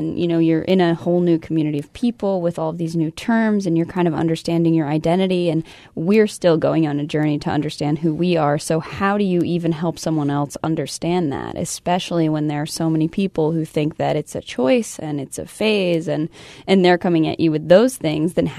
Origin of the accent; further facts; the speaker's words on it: the South, United States; because I'm from the South and we are very, very, you know, proper.